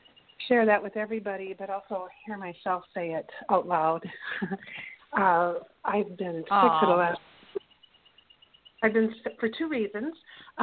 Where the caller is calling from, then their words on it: Massachusetts, United States; from Western Massachusetts